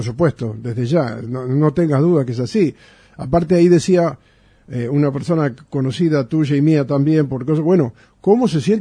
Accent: Buenos Aires, Argentina; now in Bolívar, Argentina; aunque yo soy de Capital Federal. Si bien hace 40 años que estoy acá en Bolívar, mi cabeza todavía sigue trabajando como en Capital Federal en algunas cosas, ¿no? Es más, mira, digo Capital Federal y no digo Ciudad Autónoma de Buenos Aires.

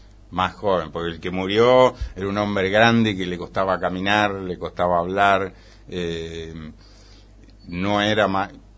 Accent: Argentina; todo lo argentino nos representa como argentino

